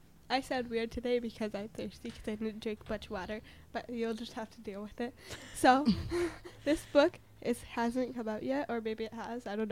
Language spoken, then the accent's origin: English; Hudson, New York, United States; I'm 13 and I'm from Hudson.